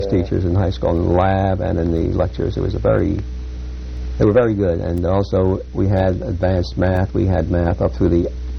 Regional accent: Brooklyn, New York, United States; also born or lived in Bronx; They tell me I was born in the Bronx, but I recollect only living in Brooklyn. That's where I was brought up, and I went to public schools there

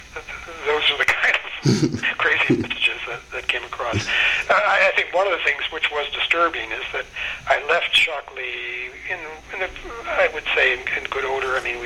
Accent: Oakland, California, United States; I think I grew up there. I mean, I was a kid from East Oakland, and I didn't have much experience in life, and except on the streets

